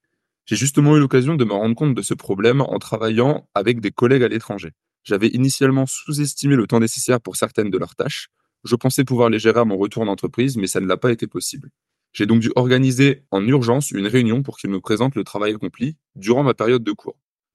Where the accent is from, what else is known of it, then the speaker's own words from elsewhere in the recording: Reims, Grand Est, France; j'ai 23 ans et je suis originaire de Reims.